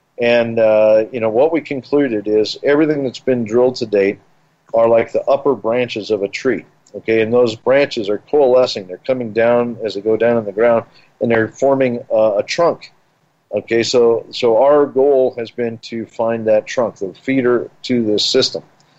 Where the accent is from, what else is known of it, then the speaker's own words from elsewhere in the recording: Colorado, United States; I grew up here in Colorado. We have Cripple Creek, which is one of the biggest in the world.